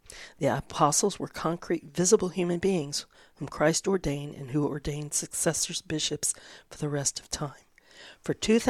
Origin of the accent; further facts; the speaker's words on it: Florida, United States; And I grew up down in Florida, and in Florida, especially when I was growing up, there was a church on every corner